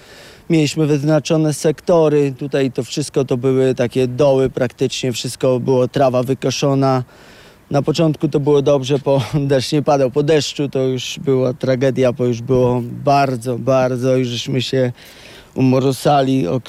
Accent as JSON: {"language": "Polish", "town": "Gorzyce", "region": "Subcarpathian Voivodeship", "country": "Poland", "said": "jestem z Gorzyc pod Sandomierza"}